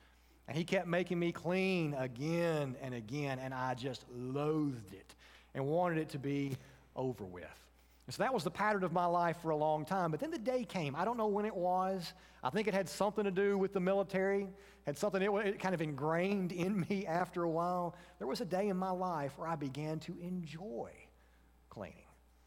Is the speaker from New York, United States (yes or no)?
no; Tennessee, United States; I used to have one at the post office where I grew up in Tennessee.